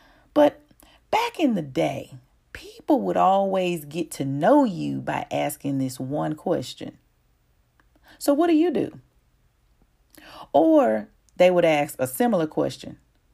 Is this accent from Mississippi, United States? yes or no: yes; Mississippi, United States; I can remember growing up in the South, Mississippi to be exact, which is where I currently live right now.